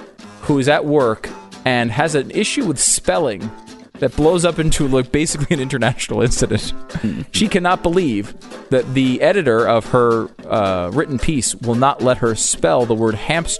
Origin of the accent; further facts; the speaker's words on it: New York, United States; also born or lived in Connecticut; I was born in New York. I grew up partially in New York, partially in Connecticut. In that region, it's just not part of your life.